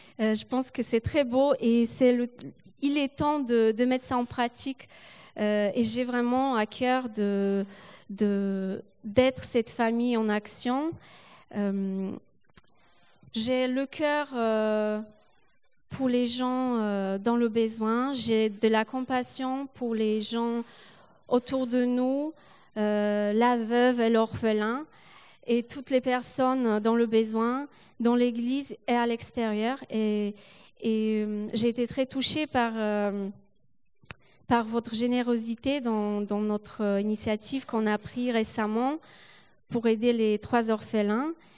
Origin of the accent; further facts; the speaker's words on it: Poland; French is a second language; now in France; je pense qu'en tant que Polonaise, j'ai aussi quelque chose à apporter ici, en France, avec mes valeurs, mon éducation, avec comment moi j'ai grandi et ce que j'ai vécu.